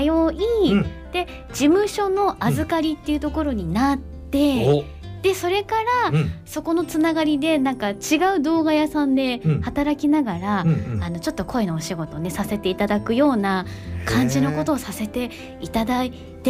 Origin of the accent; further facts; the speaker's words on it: Kyushu, Japan; now in Tokyo, Japan; でやっぱ東京だから知ってる人もそんないるわけでもなく、もともと九州出身なので、